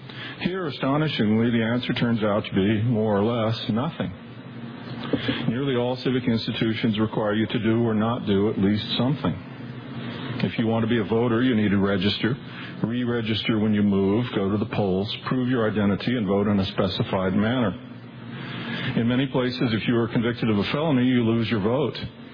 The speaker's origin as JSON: {"language": "English", "region": "North Carolina", "country": "United States", "tie": "born or raised there", "said": "So I was always told growing up in North Carolina, you should dress up when you want to make a good impression out of town."}